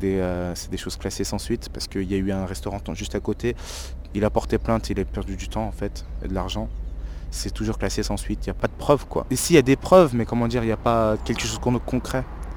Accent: France; J'ai été à l'école en France, j'ai grandi en France. Bon, après, c'est indéniable que j'ai des origines turques. Moi, mes parents ne sont pas français, mais turcs. À la maison, on parle turc, mais sinon, dehors, je parle français

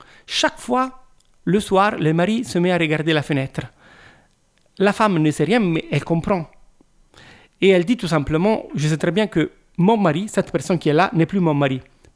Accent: Italy; first language Italian; French is a second language; d'aller en profondeur de choses dont j'avais peur de parler dans ma langue maternelle, l'italienne. À l'époque, j'étais très timide en italien

